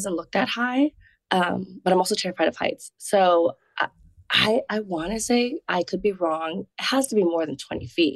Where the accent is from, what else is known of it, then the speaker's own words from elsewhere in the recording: Hawaii, United States; moved away as an adult; So I was born and raised in Hawaii. Okay. So I left home when I was 18, my poor parents.